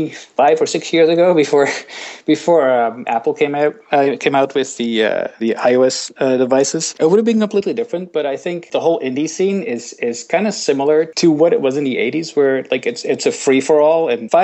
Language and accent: English; Netherlands; moved away; When I came from Holland, I kind of came up there